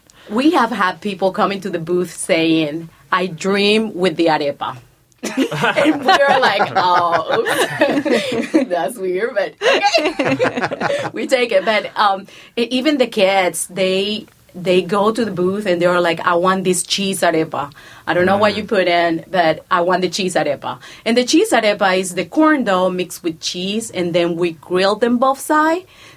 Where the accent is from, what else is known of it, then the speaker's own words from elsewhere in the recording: Cartagena, Bolívar, Colombia; I'm from Colombia, Cartagena, and it's hot. All year round.